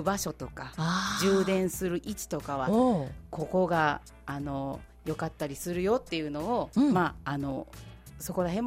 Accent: Nara, Japan; まあ、私も舞鶴出身ではなく奈良出身なので

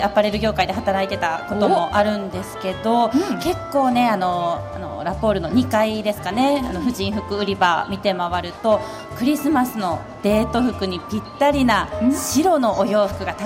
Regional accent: Nara, Japan; also born or lived in Hiroshima; もともと出身は奈良県です。

